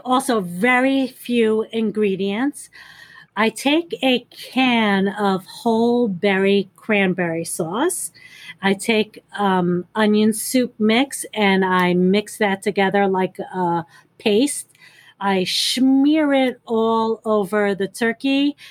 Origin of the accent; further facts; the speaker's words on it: New York, United States; I know, but we're from New York. We got to say pecan pie.